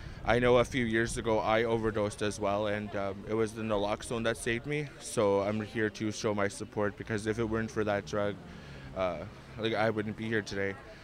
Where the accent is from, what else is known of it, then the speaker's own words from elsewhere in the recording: Nova Scotia, Canada; I come from Picmobert First Nation.